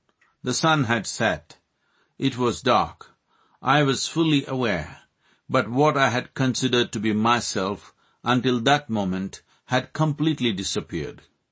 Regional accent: Mysore, Karnataka, India; born there

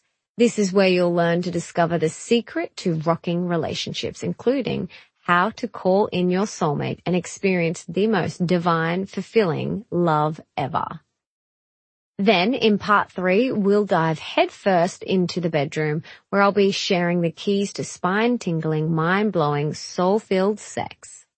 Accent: Australia; such as being born and raised in Australia with parents who love me and a healthy body.

